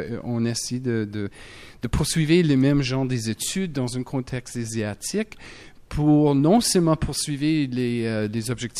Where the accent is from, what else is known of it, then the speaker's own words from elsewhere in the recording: Montreal, Quebec, Canada; Je suis Montréalais.